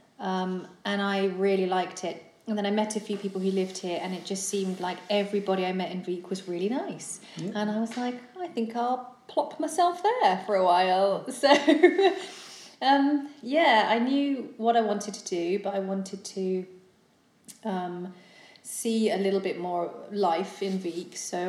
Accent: England, United Kingdom; also born or lived in Australia; now in Iceland; Well, I actually moved from Melbourne. I'm from England, but I lived in Australia for 6 years.

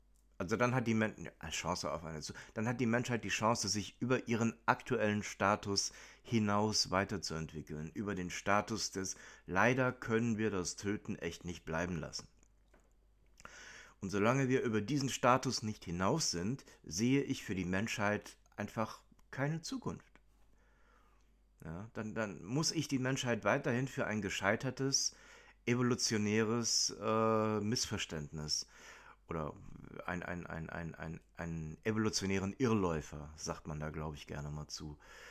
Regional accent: Germany; Ich als Deutscher habe die Wahl ja gar nicht. Für mich wurde das bereits entschieden, aufgrund der Taten meiner Großeltern.

